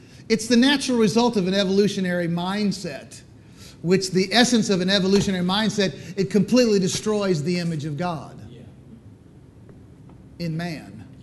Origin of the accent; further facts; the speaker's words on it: United States; I think maybe more pronounced, me being white American, even more pronounced.